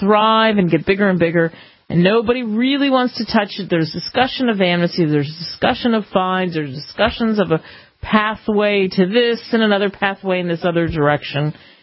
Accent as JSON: {"language": "English", "region": "East", "country": "United States", "tie": "born or raised there", "said": "growing up in the East. This wasn't a problem. This wasn't part of the discussion because we weren't near the border"}